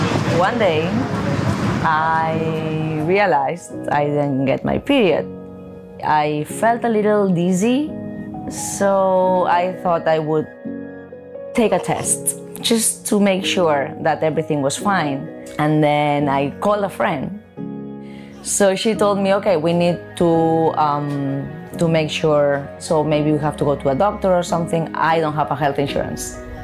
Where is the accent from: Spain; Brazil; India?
Spain; Barcelona, Catalonia; moved away as an adult; now in New York, United States; I moved to New York 6 years ago. I'm from Barcelona.